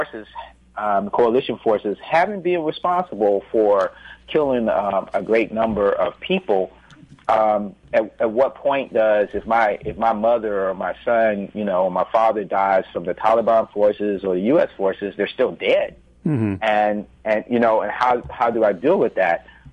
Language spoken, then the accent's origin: English; the South, United States; But, you know, sometimes I look at our own country in the South. I'm a Southerner.